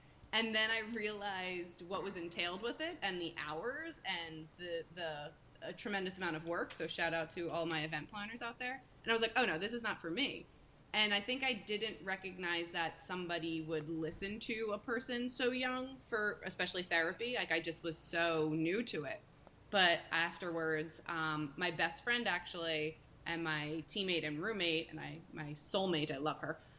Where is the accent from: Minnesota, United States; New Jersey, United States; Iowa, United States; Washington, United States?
New Jersey, United States; now in Rhode Island, United States; So I am a Jersey girl. I love me some New Jersey, but I live in Rhode Island now.